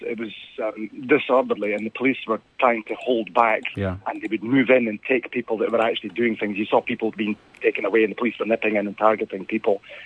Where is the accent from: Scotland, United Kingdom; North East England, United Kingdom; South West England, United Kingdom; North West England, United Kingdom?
Scotland, United Kingdom; as I'm from the Highlands, effectively